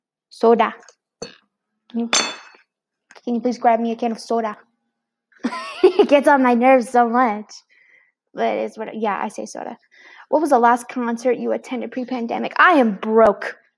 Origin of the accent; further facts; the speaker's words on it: the South, United States; I say soda because I'm from the South.